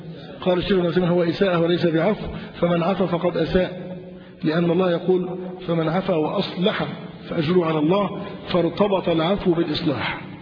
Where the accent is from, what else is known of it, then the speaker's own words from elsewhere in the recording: Egypt; عندنا في مصر